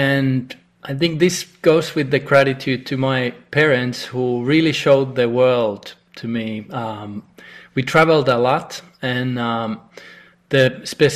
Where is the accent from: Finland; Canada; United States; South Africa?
Finland; growing up in Finland was not everything, and there is more.